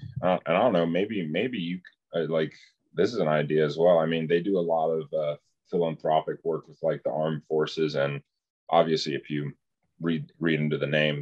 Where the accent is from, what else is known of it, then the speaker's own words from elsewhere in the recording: United States; I can't really remember because I'm American and I'm dumb